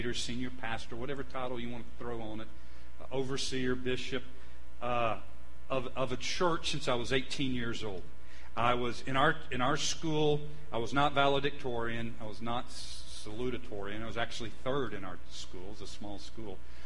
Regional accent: Atlanta, Georgia, United States; I was raised up in Atlanta. I love big cities. I wanted to stay in Atlanta.

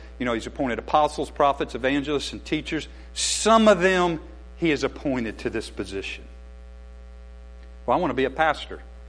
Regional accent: Atlanta, Georgia, United States; born there; Well, I was born in Atlanta. That was sort of Northwest Georgia.

